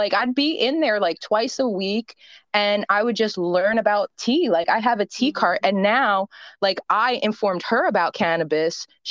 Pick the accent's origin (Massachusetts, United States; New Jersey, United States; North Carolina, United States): New Jersey, United States; I'm from New Jersey, so people in Delaware, New York, Texas, everywhere, everybody started wanting it.